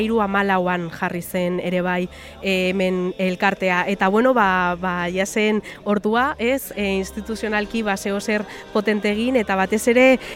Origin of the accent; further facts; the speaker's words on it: Basque Country, Spain; Ijitoa naiz eta euskalduna naiz ere bai.